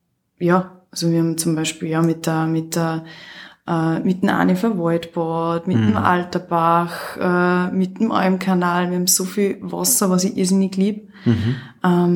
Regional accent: Wals, Salzburg, Austria; ich bin aufgewachsen in Wals.

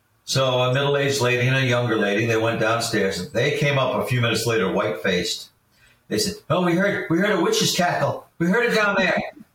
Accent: North Scituate, Rhode Island, United States; Rhode Island, the town in which I was raised. And I was driving back from this walk. I'm in my car. I'm turning from Rocky Hill Road onto Elmdale Road in North Scituate, Rhode Island.

